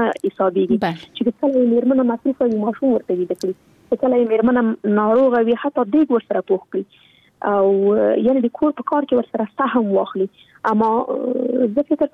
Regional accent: Afghanistan; زه خو شخصا په جګړه کې پیدا شوی یم، دا په جګړه کې رالویا شولم

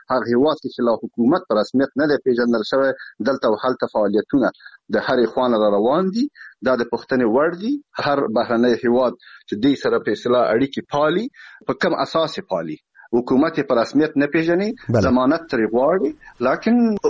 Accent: Afghanistan; moved away; زه په خپله شخصا د یو افغان په حیث د شک په سترګه ګورم. زه بهر کې ناست یم، زه مهاجر شوی یم د همدغې لوبو د نتایجو په اساس خپل وطن پریښودو ته مجبور شوی یم.

